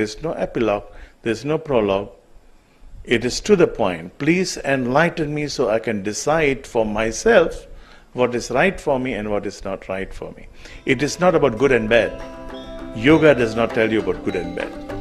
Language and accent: English; Solo, Central Java, Indonesia; There were not too many dogs in my hometown in Solo in Central Java, but I used to be very terrified when there was a dog.